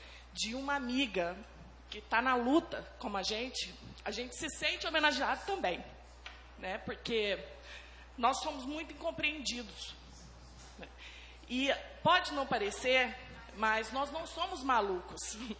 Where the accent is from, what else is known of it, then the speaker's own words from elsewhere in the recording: Pouso Alegre, Minas Gerais, Brazil; Aqui tem universidade, mas em Pouso Alegre, de onde eu venho, nós temos dificuldade.